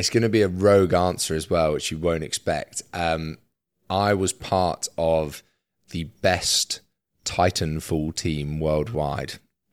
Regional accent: United Kingdom; We're British, after all.

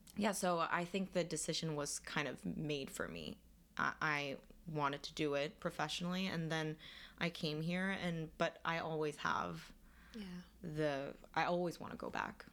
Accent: South Korea; I'm from Korea, by the way.

